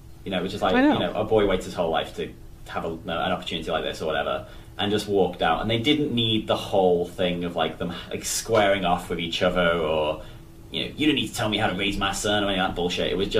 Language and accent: English; Liverpool, North West England, United Kingdom; I've been there. I'm from Liverpool.